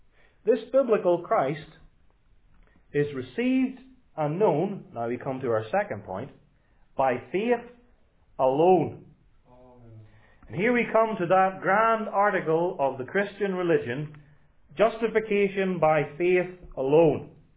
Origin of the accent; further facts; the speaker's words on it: Northern Ireland, United Kingdom; In Northern Ireland, my home country